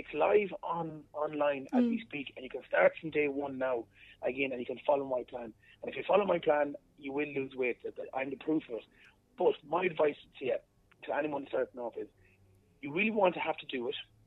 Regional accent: Roscommon, Connacht, Ireland; now in Dublin, Ireland; no, I'm from Roscommon. I'm just living in Dublin for the last 19 years.

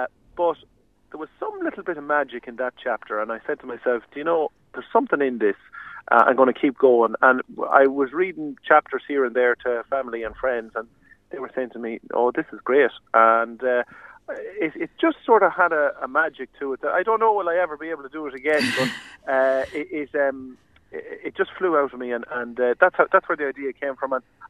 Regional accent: Ireland; And I suppose as Irish people, we are very funny.

